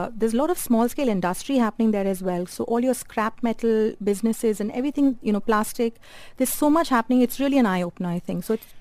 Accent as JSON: {"language": "English", "town": "Mumbai", "region": "Maharashtra", "country": "India", "tie": "born or raised there", "said": "I grew up in Mumbai."}